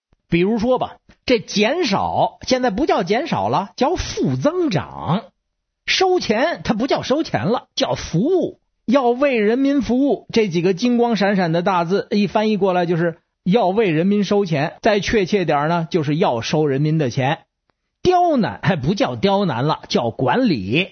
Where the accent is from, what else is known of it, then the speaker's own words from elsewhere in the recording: Beijing, China; now in United States; 在美国这块地方待时间长了